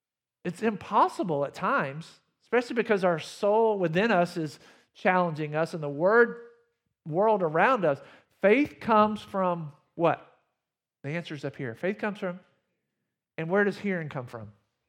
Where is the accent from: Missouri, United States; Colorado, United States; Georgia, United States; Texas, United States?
Georgia, United States; Athens; I grew up in Athens, Georgia, and I drive home to see my family.